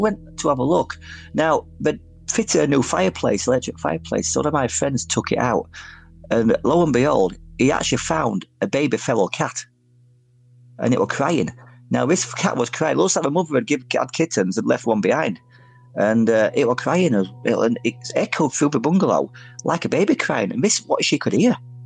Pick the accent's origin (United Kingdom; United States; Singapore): United Kingdom; Featherstone, Yorkshire and the Humber; also born or lived in Wakefield; where I grew up in Featherston, you've got Pontefract next door to it, Wakefield. Now, Wakefield, where I used to live